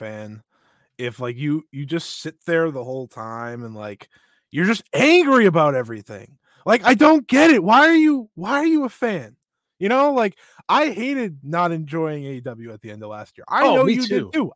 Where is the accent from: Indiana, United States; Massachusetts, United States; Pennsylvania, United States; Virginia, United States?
Massachusetts, United States; Boston; I'm from Boston area.